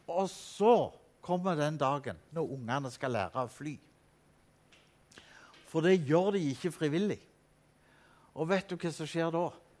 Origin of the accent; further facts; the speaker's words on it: Rogaland, Norway; Jeg er rogalending, hvis ikke du har allerede gjenkjent det på dialekten.